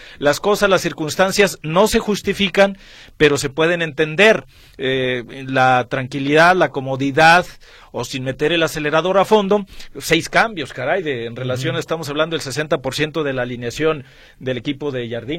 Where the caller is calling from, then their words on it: Acámbaro, Guanajuato, Mexico; ha sido radioescucha, pero soy de Acámbaro, Guanajuato.